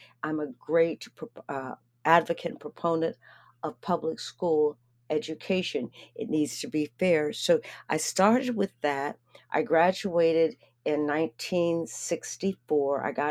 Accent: Erie, Pennsylvania, United States; I grew up in Erie, Pennsylvania, and there was a choice between going to the city schools or the county schools.

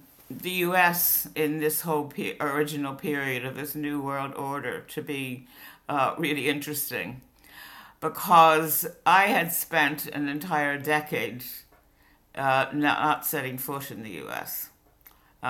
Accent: United States; The whole world I grew up in Cold War America, it was not a true picture of the Soviet Union.

